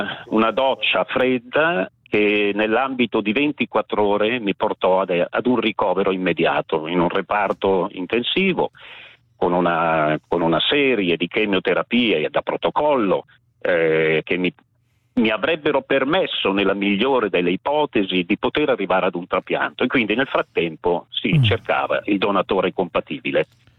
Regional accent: Verbania, Piedmont, Italy; io sono di Verbania sul Lago Maggiore

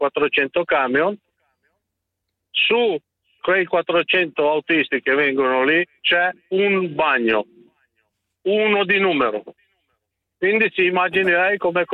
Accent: Croatia; now in Italy; Ecco, io sono croato, è dall'86 che sono in Italia.

